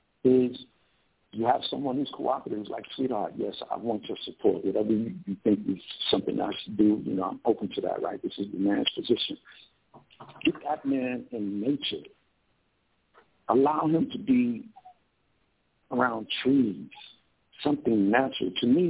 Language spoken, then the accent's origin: English; Harlem, New York, United States; also born or lived in South Bronx; I grew up in Harlem, South Bronx, so I don't care any major city that you're at.